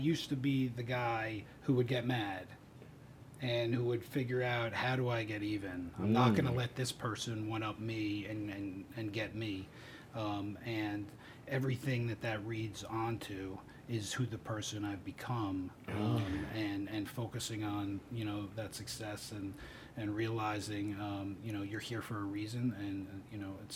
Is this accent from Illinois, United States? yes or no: no; New Jersey, United States; Yeah, I'm actually originally from Jersey.